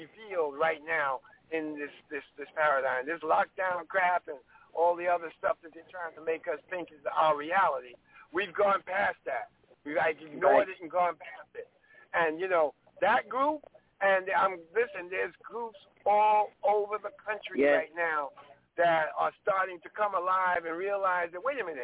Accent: Brownsville, New York, United States; also born or lived in Harlem; Listen, I was born in Harlem, right? But I grew up in Brownsville.

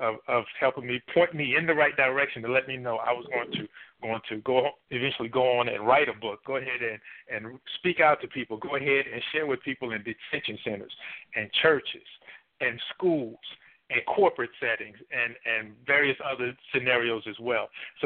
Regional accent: Richmond, Virginia, United States; growing up in Richmond, Virginia

